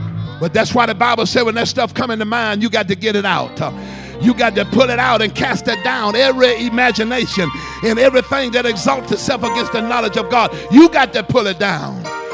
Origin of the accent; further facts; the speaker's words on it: Mississippi, United States; I came all the way from Mississippi to bless you.